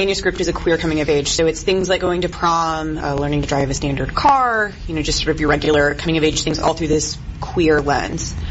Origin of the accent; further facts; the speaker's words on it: Midland, Texas, United States; The manuscript is a queer coming of age set in my West Texas hometown. I'm from Midland, Texas